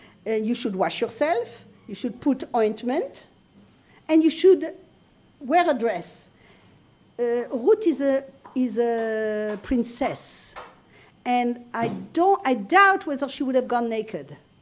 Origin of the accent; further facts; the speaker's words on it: France; English is a second language; We had I come from France, we had a rabbi that was brilliant